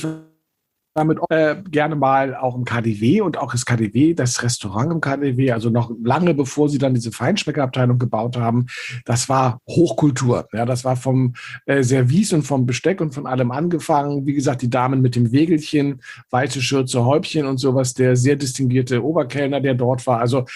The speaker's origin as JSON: {"language": "German", "region": "Berlin", "country": "Germany", "tie": "born or raised there", "said": "ich bin in Eichkamp aufgewachsen"}